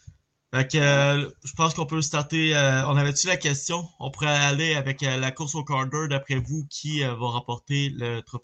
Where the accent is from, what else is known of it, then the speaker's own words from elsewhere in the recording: Quebec, Canada; mais on vient de l'Abitibi